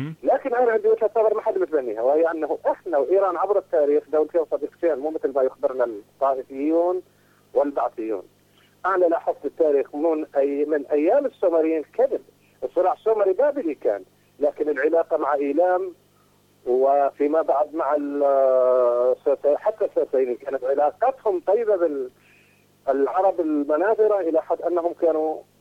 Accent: Iraq; الديون الأمريكان عندنا في العراق

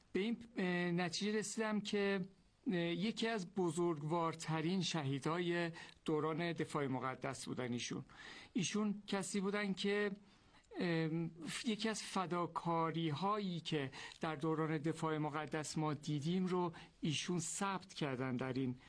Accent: Urmia, West Azerbaijan, Iran; دارم سفر میکنم به شهر خودم که ارومیه است.

